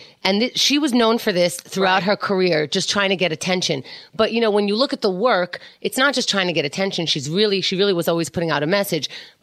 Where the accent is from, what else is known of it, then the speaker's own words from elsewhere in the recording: New York, United States; And I grew up in New York. And so, you know, it's not like people were really out, but they were probably more out than other states.